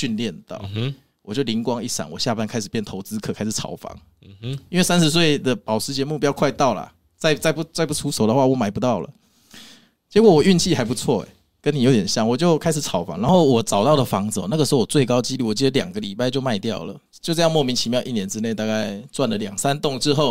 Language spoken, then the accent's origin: Chinese; Kaohsiung, Taiwan; 我经过那个高雄，因为我高雄人